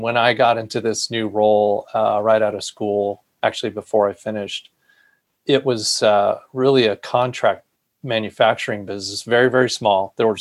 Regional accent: California, United States; The background is I grew up in Northern California.

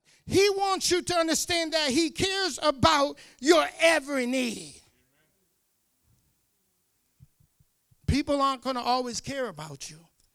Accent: New Hampshire, United States; Let me tell you, I grew up in Nashville, New Hampshire all my life. And we were one of the only first black families here.

